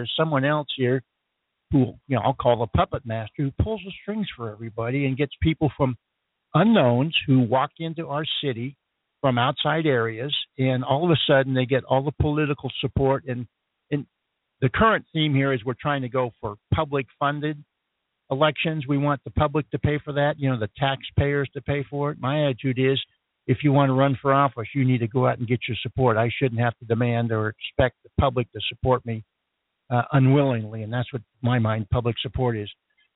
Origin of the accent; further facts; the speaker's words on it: California, United States; moved away as an adult; also born or lived in Arizona; now in Las Cruces, United States; I came here originally from California. I spent 4 years in Arizona, then I moved to New Mexico.